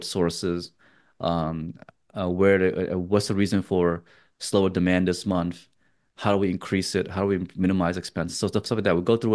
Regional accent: Texas, United States; it's be focusing on my home state, the Lone Star State.

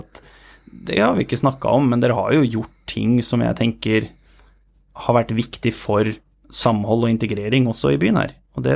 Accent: Hokksund, Buskerud, Norway; vi gifta oss på 16. juli hjemme i Hokksund, hvor jeg er fra.

